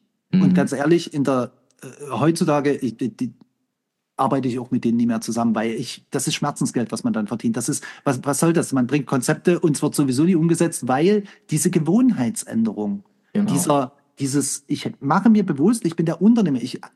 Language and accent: German; Dresden, Saxony, Germany